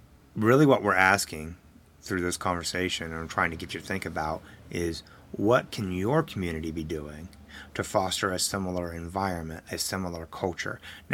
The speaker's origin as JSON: {"language": "English", "region": "West Virginia", "country": "United States", "tie": "born or raised there", "said": "Now, I grew up in West Virginia. I'm 45 years old, lived here primarily the majority of my life"}